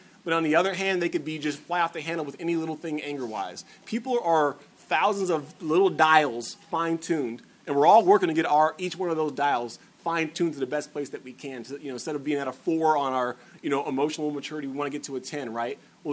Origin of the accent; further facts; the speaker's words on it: Texas, United States; I was raised in South Central Texas, military family, Church of Christ.